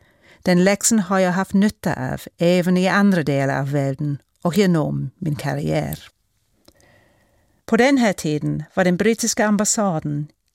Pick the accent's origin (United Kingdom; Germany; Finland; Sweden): United Kingdom; South East England; Jag växte upp i Buckinghamshire i sydöstra England, på landsbygden men med en fot i huvudstaden.